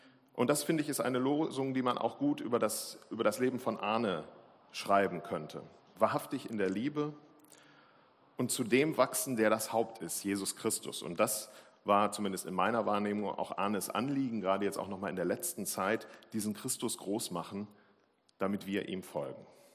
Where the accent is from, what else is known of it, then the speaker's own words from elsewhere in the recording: Cologne, North Rhine-Westphalia, Germany; born there; Und ich bin auch in Köln geboren.